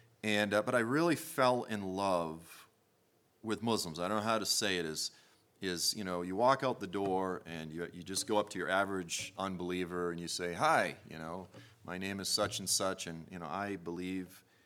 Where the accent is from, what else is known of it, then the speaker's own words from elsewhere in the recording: Boston, Massachusetts, United States; I'm from Boston. Like, that's my language.